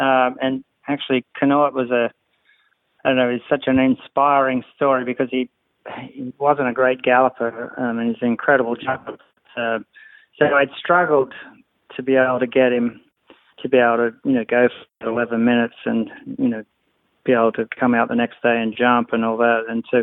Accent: Australia; growing up in Australia. And I still feel, you know, that I am an Australian person.

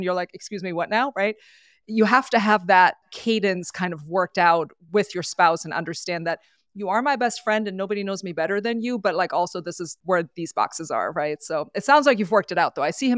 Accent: Germany; I'm from Europe, born and raised. So I always want to know where people are going. We're going this summer to see my family.

